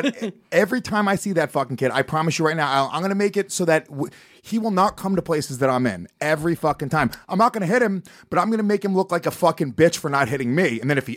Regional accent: Haverstraw, New York, United States; I grew up in Haverstraw, New York, which was all fucking poor Dominican and Puerto Rican kids.

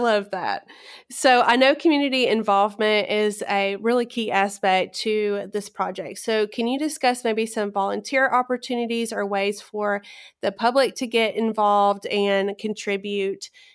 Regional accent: Somerville, United States; when I was growing up in Somerville, I lived on Christmas Tree Drive, like literally Christmas Tree Drive.

